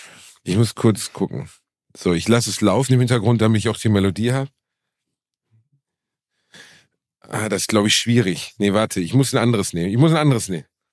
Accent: Gelsenkirchen, North Rhine-Westphalia, Germany; Aber ich komme ja auch aus einem harten Pflaster. Ich komme aus Gelsenkirchen, der Stadt, die von den englischen Fans als dreckiges Pissloch bezeichnet wird.

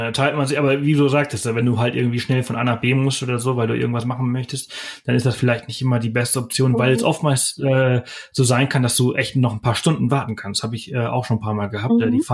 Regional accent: Spain; ich spreche fließendes Spanisch, ich bin Spanier oder halber, mhm.

